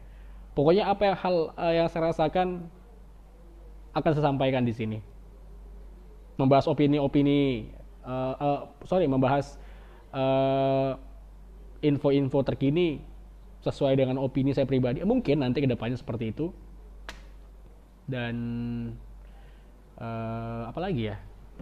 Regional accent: West Nusa Tenggara, Indonesia; moved away as an adult; now in East Nusa Tenggara, Indonesia; Saya orang rantauan. Saya kedua orang tua saya orang Jawa, kemudian lahir besar di Lombok. Kuliah ya. Sampai SMA di Lombok, kemudian berpindah-pindah nomaden ya.

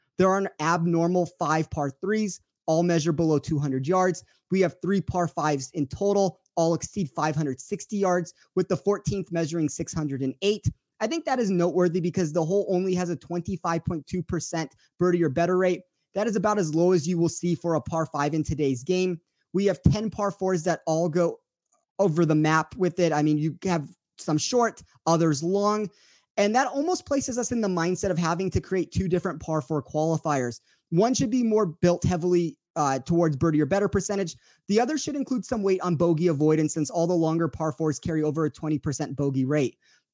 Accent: Las Vegas, Nevada, United States; I do want to recap the CJ Cup in my hometown of Las Vegas, Nevada.

